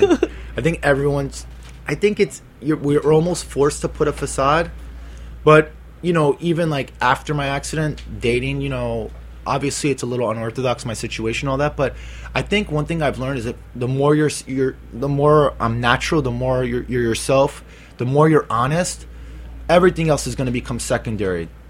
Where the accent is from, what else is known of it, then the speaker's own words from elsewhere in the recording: New York, United States; I went to high school in the Bronx. I grew up in Hell's Kitchen, but for me, like, I love the Bronx.